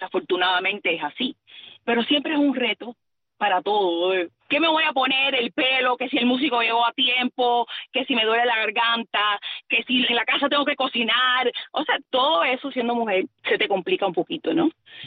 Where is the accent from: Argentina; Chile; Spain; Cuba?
Cuba; accent: Cuban; cualquiera que me pregunta me dice … ¿dónde tú eres? Yo soy cubana. Y igual yo hablo muy cubanaza.